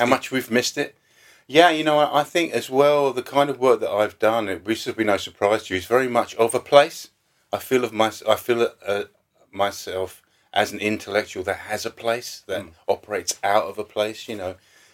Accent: Croydon, London, United Kingdom; I grew up in Croydon, which is about, you know, 10 miles from here, quite close by.

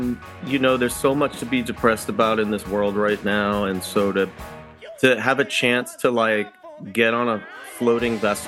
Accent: New Jersey, United States; now in Philadelphia, United States; Well, I grew up in New Jersey, but I've lived in this neighbor, and my family, my parents, my grandparents are all go back many generations South Philly.

